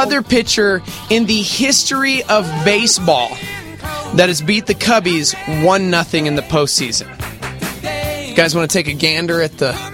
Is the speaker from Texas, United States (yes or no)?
yes; Lubbock, Texas, United States; I grew up in Lubbock, Texas, man. I grew up a diehard Cowboy fan.